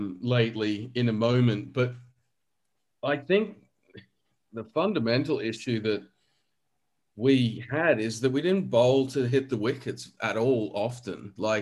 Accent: Australia; Look, as an Australian fan, of course, I was frustrated and flustered and disappointed in our boys.

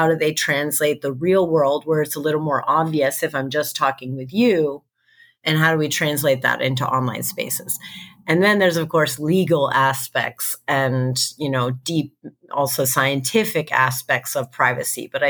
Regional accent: United States; So we're both American.

